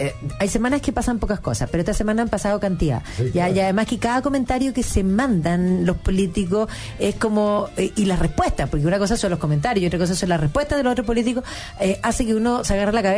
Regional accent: Chile

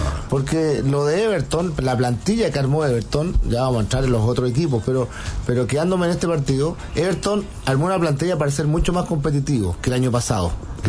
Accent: Argentina; Me pifian porque soy argentino

